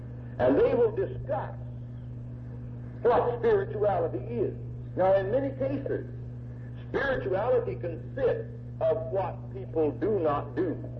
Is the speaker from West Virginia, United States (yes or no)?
yes; West Virginia, United States; A man that was 70 years old, and found that I was from Raleigh County, and immediately began to question me on the people that I knew.